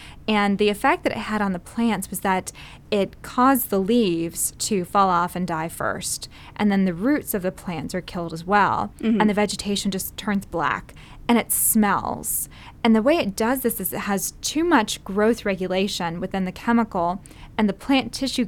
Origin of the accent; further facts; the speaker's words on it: the South, United States; accent: southern; My southern accent gets in my way sometimes, the internet.